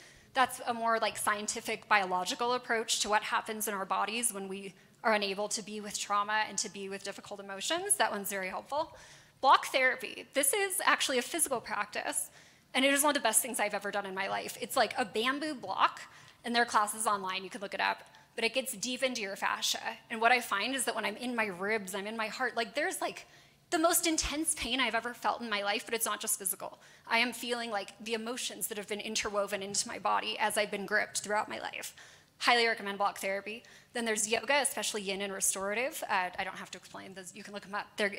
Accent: Los Angeles, California, United States; And I'm from Los Angeles.

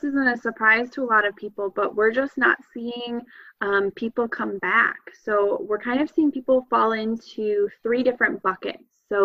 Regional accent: Michigan, United States; now in Fargo, United States; I actually did not. I grew up in Michigan, and I moved around a little bit

